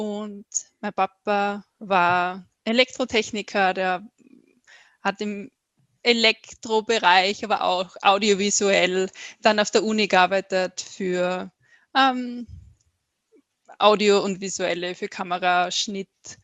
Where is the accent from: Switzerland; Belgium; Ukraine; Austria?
Austria; southern Austria; Ich bin in Österreich, im Süden von Österreich aufgewachsen. Ich würde mal sagen Land. Es war eine kleine Stadt. Sehr ruhig. Mit viel Natur rundherum, mit Wäldern rundherum.